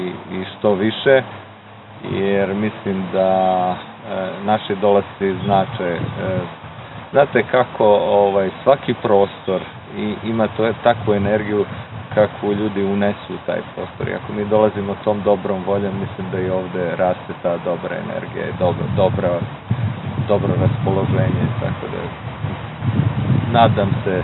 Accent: Hungary; Ja sam Srbin iz Mađarske i to od onih koji su, neki od mojih predaka su verovatno krenuli možda i sa ovih teritorija

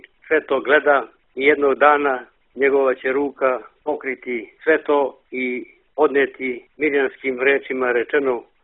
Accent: Metohija, Kosovo; also born or lived in Ćuprija / Negotin; Metohija je moj zavičaj i ja ne vidim smisao, ne vređavši nikoga svog života u Ćupriji i Negotinu, nego samo u Metohiji, Skadarskoj dolini i Crnoj Gori.

